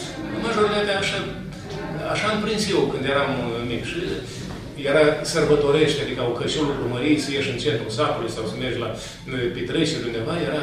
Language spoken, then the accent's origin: Romanian; Pepeni, Sîngerei District, Moldova; Toți consăterii din Pepeni, de unde suntem, de unde sunt eu, de unde suntem și noi, am toți din Pepeni